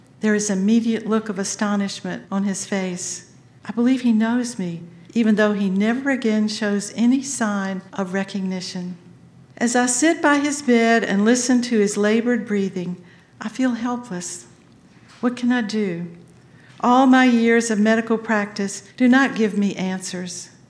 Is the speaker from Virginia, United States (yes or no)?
yes; Virginia, United States; I board the first plane back to my hometown in Tidewater, Virginia, to visit him.